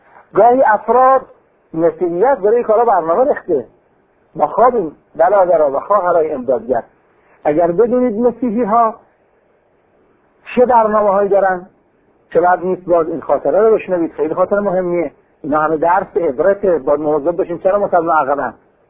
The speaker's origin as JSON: {"language": "Persian", "country": "Iran", "said": "تا دید من ایرانیم"}